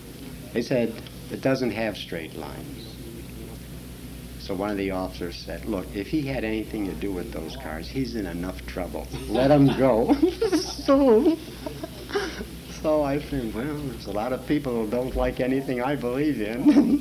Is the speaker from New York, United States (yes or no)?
no; Detroit, Michigan, United States; I says, well, I'm from Detroit. I work for the Ford Motor Car Company.